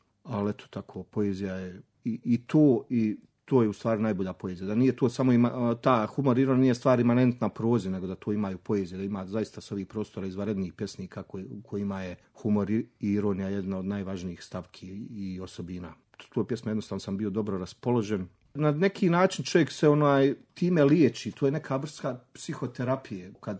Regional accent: Sarajevo, Federation of Bosnia and Herzegovina, Bosnia & Herzegovina; I to je neki moj prilog tom rodnom gradu Sarajevu

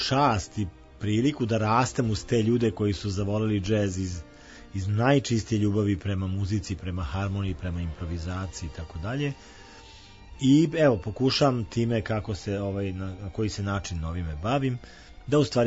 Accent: Čačak, Šumadija and Western Serbia, Serbia; Ja sam inače Čačanin poreklom i jako mi je drago što se iz ovog lepog grada već nekoliko ljudi večeras javlja

